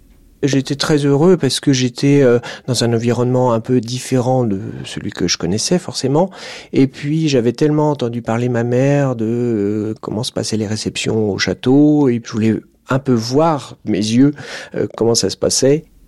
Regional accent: Nouvelle-Aquitaine, France; Je suis originaire des Deux-Sèvres. Je suis le sixième d'une famille de 6 garçons, d'une famille d'agriculteurs.

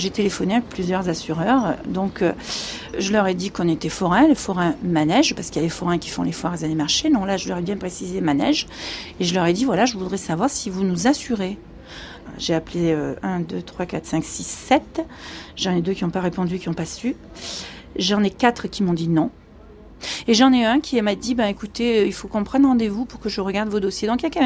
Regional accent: Orange, Provence-Alpes-Côte d'Azur, France; Moi, je suis orangeoise. Je suis née dans le Vaucluse à Orange. Mes parents avaient leurs pieds à terre là-bas.

